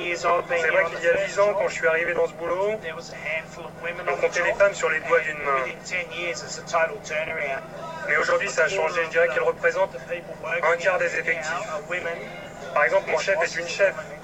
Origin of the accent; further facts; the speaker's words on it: Queensland, Australia; Ce n'est pas comme chez moi, dans le Queensland, où je peux me permettre d'aborder une tablée de filles et d'entamer la conversation